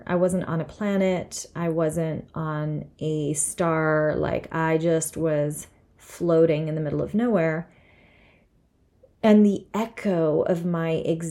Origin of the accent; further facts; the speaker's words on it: Lebanon; Where I grew up in Lebanon, Pepsi was it.